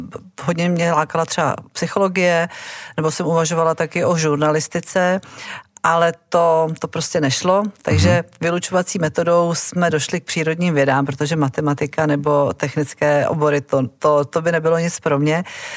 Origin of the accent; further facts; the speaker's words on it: Prague, Czechia; já jsem rozený Pražák, ale kořeny mám na jižním Slovensku a v jižních Čechách, či maminka je Slovenka